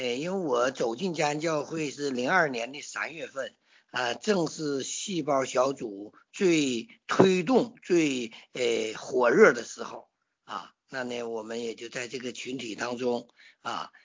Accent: Northeast China, China; 特别我们东北人都很实在的，

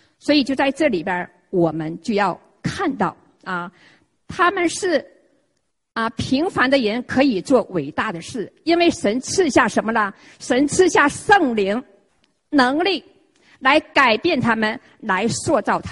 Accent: Shenyang, Liaoning, China; 我都是从沈阳他来的哈。沈阳呢，我们是辽宁省的，是省会，挨我们沈阳他不远有个大连

